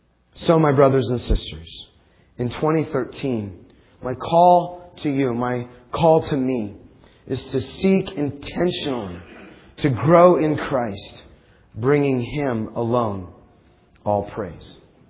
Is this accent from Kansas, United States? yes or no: yes; Kansas, United States; And we said, we're from Kansas, so there's one grave we have to see before we go.